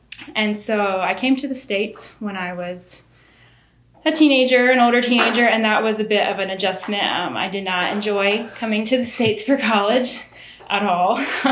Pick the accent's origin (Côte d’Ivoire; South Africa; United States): Côte d’Ivoire; So I was born in the Ivory Coast. Yeah. I'm the fifth of 12 children.